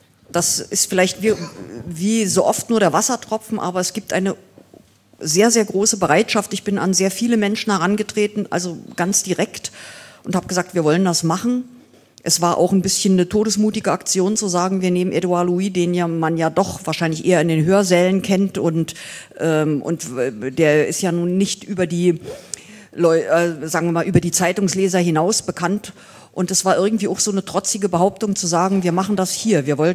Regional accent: East Germany, Germany; ich bin ja Deutsche, habe allerdings eine Revolution miterlebt, nämlich die friedliche, also weil ich Ostdeutsche bin

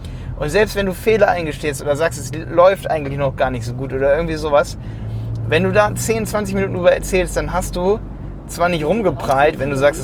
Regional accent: Hildesheim, Lower Saxony, Germany; ich komme aus Hildesheim.

